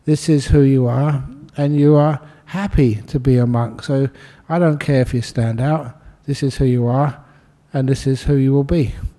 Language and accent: English; Acton, London, United Kingdom; And that's where I grew up in London, in West London, Acton. Part of that area is very rough.